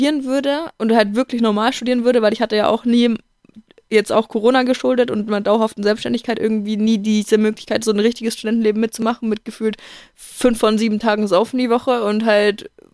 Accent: Bavaria, Germany; Also bei uns in Bayern ist es so, du wirst bis zur 10. bist du ganz normal in deiner Klasse oder bist einschließlich.

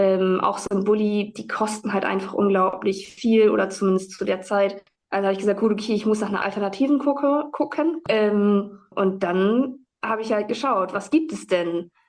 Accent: Oldenburg, Lower Saxony, Germany; bin 29 Jahre alt und komme aus Oldenburg.

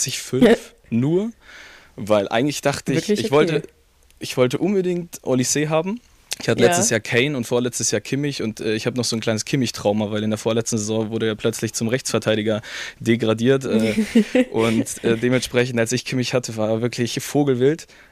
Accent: Bavaria, Germany; born there; Ja, ich bin ja hier in der Nähe von München geboren.

